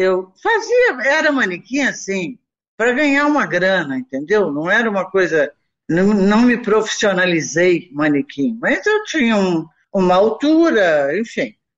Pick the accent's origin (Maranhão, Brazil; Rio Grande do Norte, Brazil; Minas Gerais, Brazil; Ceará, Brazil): Minas Gerais, Brazil; Belo Horizonte; born there; Eu nasci Poços em Belzonte.